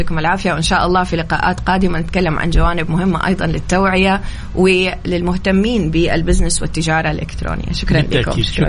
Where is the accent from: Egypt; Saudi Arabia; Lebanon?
Saudi Arabia; لأنه أنا سعودية ومقيمة